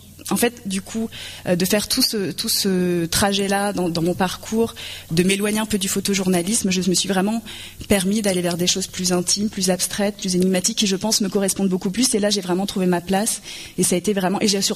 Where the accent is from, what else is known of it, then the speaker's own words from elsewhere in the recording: Normandy, France; Moi, à la base, je suis normande, donc voilà, c'était la capitale.